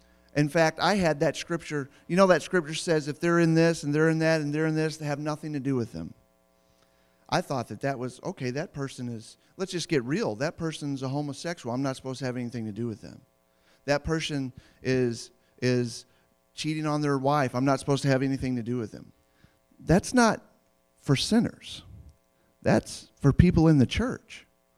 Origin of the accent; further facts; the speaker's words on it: United States; I hated them because I live in America, and I'm an American.